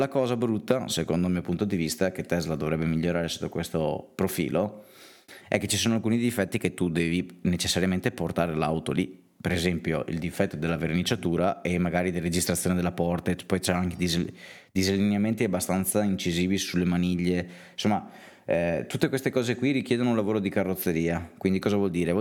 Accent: Naples, Campania, Italy; io sono di Napoli, però, cioè, cosa devo fare?

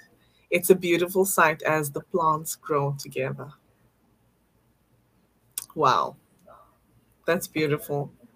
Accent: South Africa; now in Canada; I remember when I moved to Canada and I came here from South Africa, and my husband took me grocery shopping

